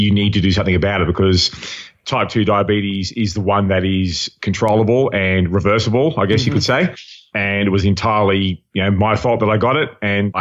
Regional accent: East Coast, Australia; also born or lived in Sydney; Well, born in Australia, born in Sydney, Australia, grew up all along the eastern coast of Australia. So my dad was in the Australian Navy and got posted a lot around the country.

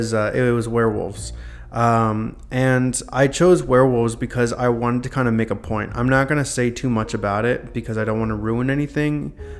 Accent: North Carolina, United States; You know, I grew up in North Carolina, so rainy weather all the time. I loved it.

